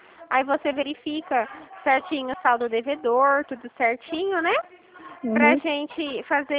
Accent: São Paulo, Brazil; Eu sou de São Paulo.

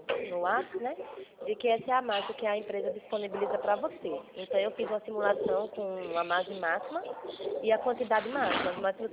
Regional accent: Jaraguá do Sul, Santa Catarina, Brazil; eu sou de Jaraguá

